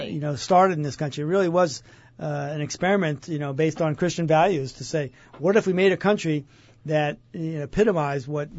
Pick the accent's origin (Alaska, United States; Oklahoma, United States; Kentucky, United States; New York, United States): New York, United States; New York City; doing Mass at Madison Square Garden in New York City, my hometown.